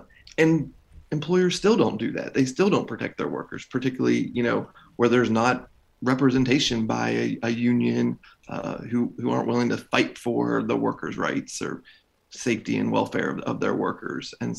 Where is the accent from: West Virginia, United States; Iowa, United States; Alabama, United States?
West Virginia, United States; Being from West Virginia, you know, where we're 100 years from Blair Mountain